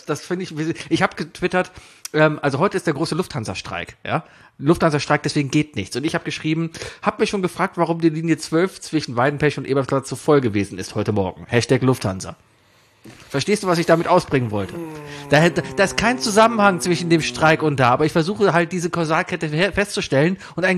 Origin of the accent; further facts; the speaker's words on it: Cologne, North Rhine-Westphalia, Germany; als Kölner hast du Karnevalssitzungen im Fernsehen gesehen.